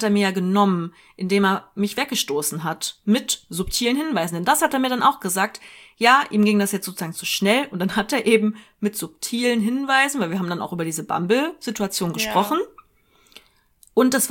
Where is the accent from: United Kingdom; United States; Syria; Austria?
United Kingdom; accent: British; German is a second language; für meinen kleinen britischen Akzent.